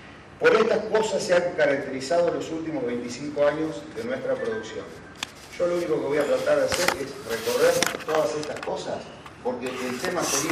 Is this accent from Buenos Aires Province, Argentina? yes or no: yes; Chivilcoy, Buenos Aires Province, Argentina; now in La Plata, Argentina; Yo vine a estudiar a la ciudad de La Plata y decía, vengo de mi ciudad de origen, es Chivilcoy.